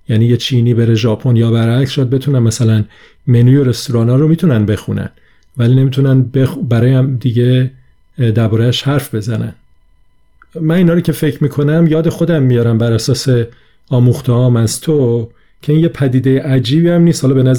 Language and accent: Persian; Lahijan, Gilan, Iran; accent: northern; also born or lived in Tehran; من خب اصلم از لاهیجانه، از گیلانه و تابستونا میرفتیم گیلان، بعد که برمیگشتم تهران معمولا لهجم تحت تاثیر اون دوره‌ای که تو شمال بودم یه مقدار عوض میشد.